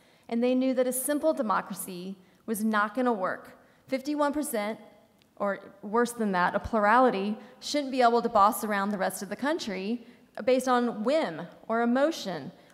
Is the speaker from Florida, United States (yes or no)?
no; Texas, United States; It's good to be in my home state of Texas.